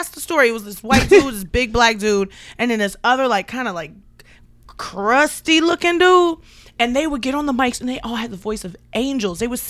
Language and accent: English; Detroit, Michigan, United States; born there; I was born in Detroit, Michigan, mm-hmm. at Hutzel Hospital.